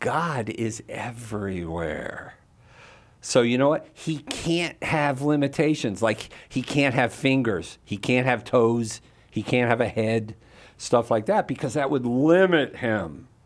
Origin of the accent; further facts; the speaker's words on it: Falls Church, Virginia, United States; also born or lived in Woodbridge; What part of Virginia do you live in? I'm originally from Falls Church, and I lived in Woodbridge for many years. How about you?